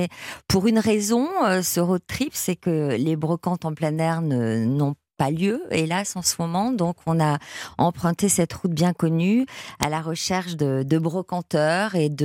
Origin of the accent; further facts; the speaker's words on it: Bordeaux, Nouvelle-Aquitaine, France; Moi, patrimoine, je suis bordelaise, hein. Ouais. Bordelaise, provinciale, patrimoine.